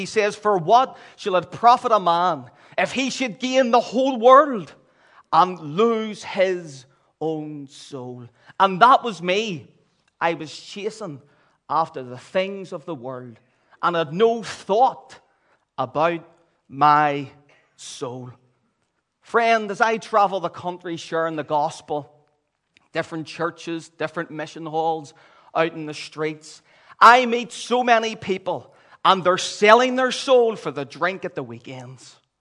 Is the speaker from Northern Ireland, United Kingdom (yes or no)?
yes; Belfast, Northern Ireland, United Kingdom; I'm from the Donegal Road area in Belfast